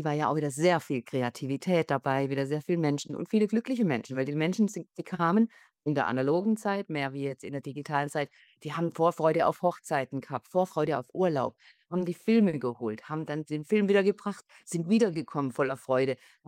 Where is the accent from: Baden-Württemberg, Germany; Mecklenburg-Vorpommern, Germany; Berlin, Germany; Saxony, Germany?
Baden-Württemberg, Germany; Ich komme aus dem Schwarzwald, also ich bin ein Mittelkind, will ich mal sagen, von 6 Kindern.